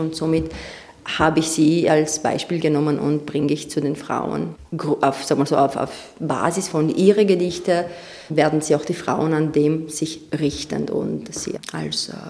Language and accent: German; Romania; now in Vienna, Austria; ich komme aus Rumänien.